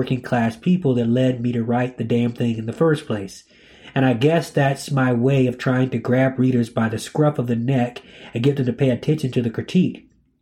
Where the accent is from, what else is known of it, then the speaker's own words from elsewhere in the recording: East Lansing, Michigan, United States; 3 hours round trip from Michigan, where I was a graduate student at West Michigan University, to my hometown of East Lansing to see Chappelle do stand-up.